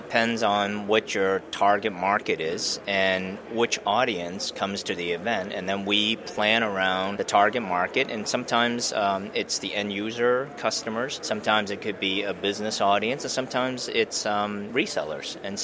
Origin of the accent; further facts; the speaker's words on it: Boston, Massachusetts, United States; You know, growing up in Boston